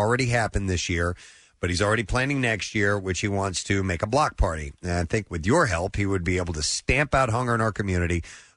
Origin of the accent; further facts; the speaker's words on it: Penndel, Pennsylvania, United States; So I wanted to take the time and give one member of my hometown of Pendel, PA, some recognition.